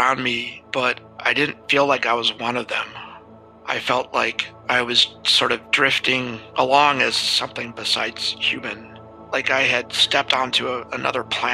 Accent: St. Paul, Minnesota, United States; also born or lived in Oklahoma / Columbia, Missouri; I was born in Oklahoma, and then we moved to Columbia, Missouri, where my brother was born. And then we moved to a suburb of St. Paul in Minnesota.

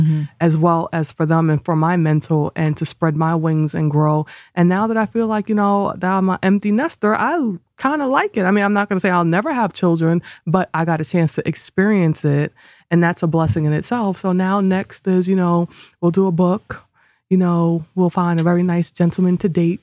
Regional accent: New York, United States; just talk about everything from growing up in New York

